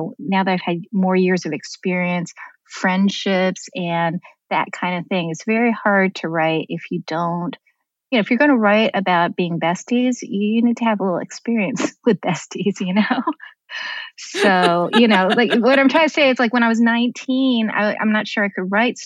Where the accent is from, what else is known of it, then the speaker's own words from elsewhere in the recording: New York, United States; Like I'm from New York. The bus is there. What's so weird about that?